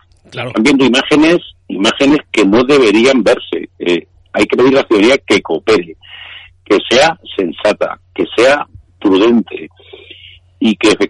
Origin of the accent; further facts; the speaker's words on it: Castilla-La Mancha, Spain; la televisión de mi tierra, la televisión autonómica de Castilla-La Mancha.